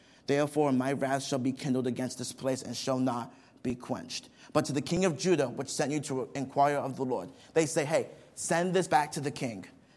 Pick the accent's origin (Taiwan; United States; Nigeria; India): Nigeria; Growing up in Nigeria, Pastor, there are people who know how to pray.